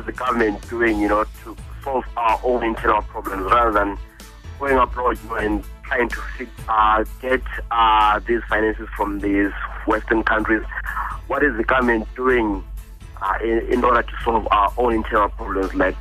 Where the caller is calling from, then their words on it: Bulawayo, Zimbabwe; I'm calling from Bulawayo.